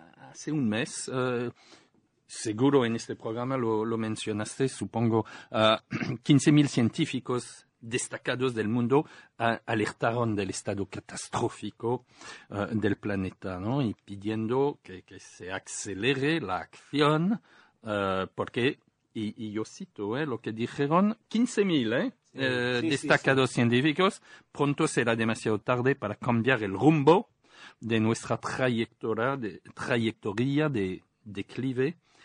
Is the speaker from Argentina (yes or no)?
no; France; accent: French; Spanish is a second language; y vuelvo a decirlo con mi acento francés, al carajo